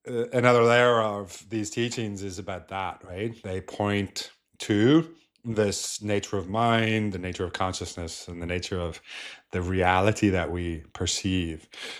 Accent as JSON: {"language": "English", "country": "Ireland", "tie": "born or raised there", "moved": "as an adult", "lives_now": "San Francisco, United States", "said": "I grew up in Ireland, I traveled quite a bit as a family growing up. When I was about 25, I moved to the US, to San Francisco, to move to Silicon Valley, basically."}